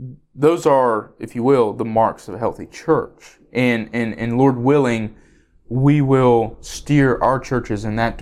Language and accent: English; Hickory Grove, South Carolina, United States; I am from Hickory Grove, South Carolina.